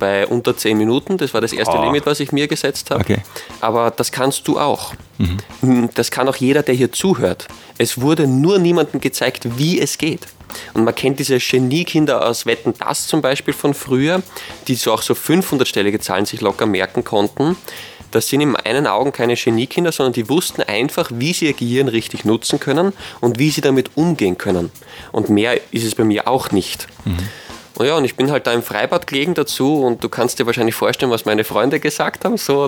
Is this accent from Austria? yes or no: yes; Wiener Neustadt, Lower Austria, Austria; wie ich schon gesagt habe, bin aus Wiener Neustadt, also gleich aus der Umgebung.